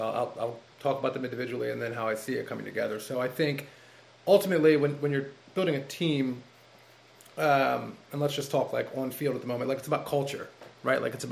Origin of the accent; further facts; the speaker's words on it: Baltimore, Maryland, United States; I was lucky that I was from Baltimore, but my school, we weren't very good